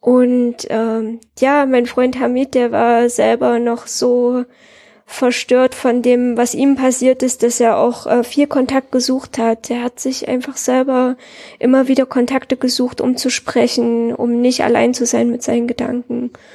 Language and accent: German; Herat, Afghanistan; now in Germany; Die kommen aus meiner Heimatstadt, Herat.